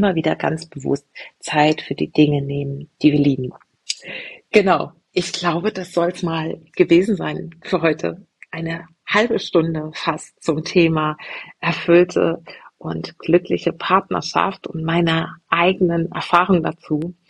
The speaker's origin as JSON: {"language": "German", "town": "Frankenthal", "region": "Rhineland-Palatinate", "country": "Germany", "tie": "born or raised there", "said": "in der Pfalz in meiner Heimatstadt Frankenthal und am 15.12. hier in Stadigen-Ilsheim, meiner wundervollen Wahlheimat in Rheinhessen."}